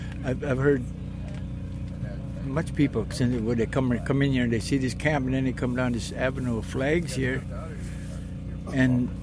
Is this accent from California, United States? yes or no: no; Oregon, United States; I come from Oregon.